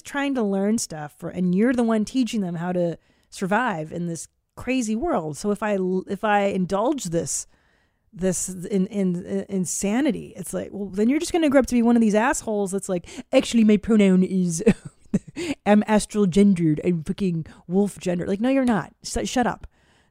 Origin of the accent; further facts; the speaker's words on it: Los Angeles, California, United States; We live in L.A., dude. Like, I grew up in the San Fernando Valley.